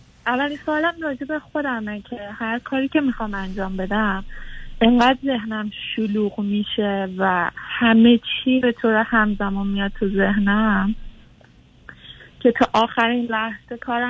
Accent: Iran; moved away as an adult; now in United States; من 34 سالمه، یک ساله که از ایران اومدم امریکا، توی خانواده 5 نفره، 2 تا خواهر بزرگتر دارم

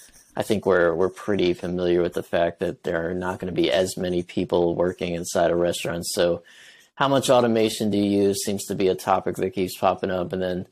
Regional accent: New York, United States; Yeah, or from somewhere that wasn't New York. But even now, I mean, I think I just don't sound like I'm from anywhere.

